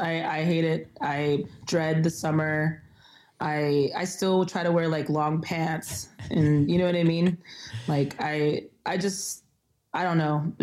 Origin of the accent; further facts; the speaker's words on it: San Jose, California, United States; Yeah, I'm from San Jose, California.